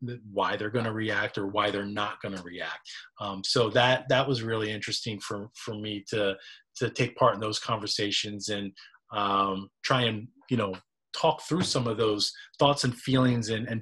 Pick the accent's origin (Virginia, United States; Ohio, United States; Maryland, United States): Maryland, United States; Baltimore; it's folks that I'm talking to, you know, in Baltimore, in my hometown.